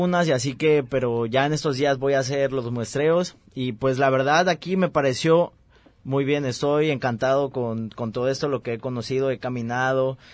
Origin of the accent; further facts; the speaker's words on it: Acapulco, Guerrero, Mexico; yo vengo de estancia de verano de investigación aquí en el CUC, soy de Acapulco, Guerrero